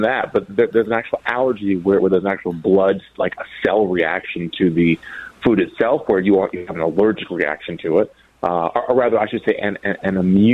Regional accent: Minnesota, United States; You know, I was raised in Minnesota.

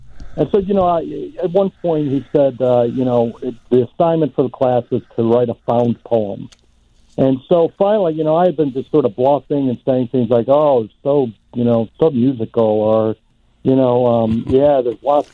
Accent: Chicago, Illinois, United States; it feels like you and I are both born and raised in Chicago. Love the city, but also realize, that there are lots of problems in Chicago.

